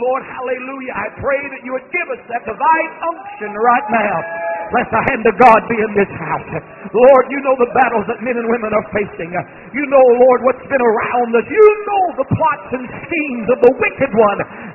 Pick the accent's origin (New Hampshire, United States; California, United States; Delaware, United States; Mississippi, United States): Mississippi, United States; I remember when my brother and I, small boys, they're growing up in South Mississippi.